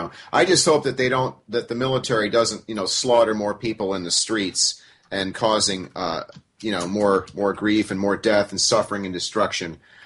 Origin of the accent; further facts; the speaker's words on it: United States; And as I like to gloat, I'm an American who actually knows world history and geography.